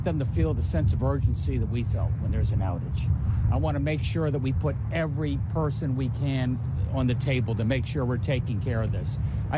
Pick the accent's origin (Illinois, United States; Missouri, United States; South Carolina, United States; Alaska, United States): Missouri, United States; But I am from the Show Me State, and I want to see the good words in there turned into action.